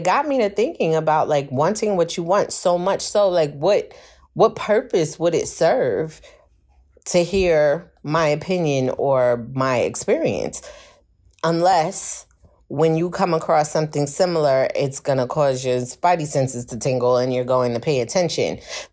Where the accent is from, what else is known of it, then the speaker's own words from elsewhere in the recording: Brooklyn, New York, United States; it was the first house that I saw that reminded me of where I grew up in Brooklyn.